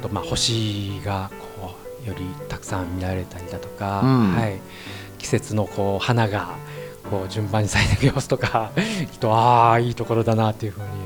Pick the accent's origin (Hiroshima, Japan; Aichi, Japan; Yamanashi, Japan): Aichi, Japan; Nagoya; 私は名古屋市なんですけども生まれ育ったのが割合こう、水田が残っているようなところでずっと育ちまして